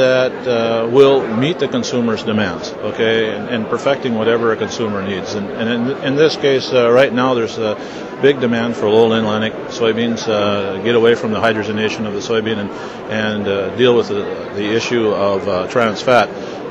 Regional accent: Northwood, North Dakota, United States; I'm from Northwood, North Dakota.

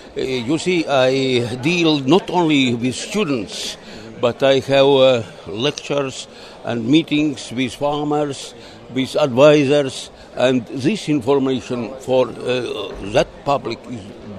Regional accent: Latvia; English is a second language; I am from Latvia, University of Agriculture, a professor in animal nutrition

